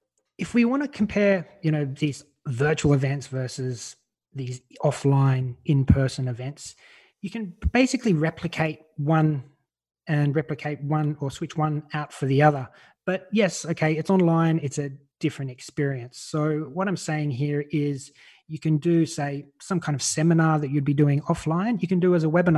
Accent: Australia; moved away as an adult; now in Malta; I'm Australian. You can probably tell by my voice, anyone that doesn't know me. But I'm living in Europe in a small country called Malta.

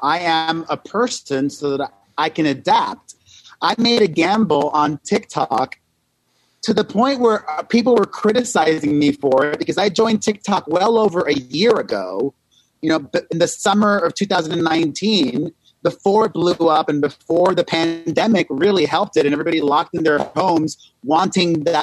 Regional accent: Miami, Florida, United States; born there; I was born in Miami. Both of my parents are Cuban.

